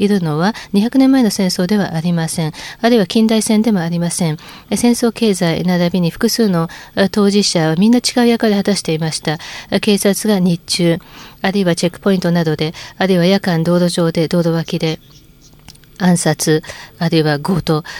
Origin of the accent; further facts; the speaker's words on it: Canada; 私はカナダ出身です。 カナダでは私が生まれてから40年間50年間